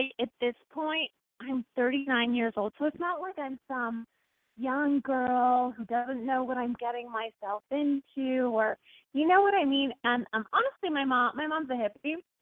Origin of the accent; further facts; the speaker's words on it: Portland, United States; I'm going to Portland. That's where I'm from, my hometown. And it's my 20th high school reunion.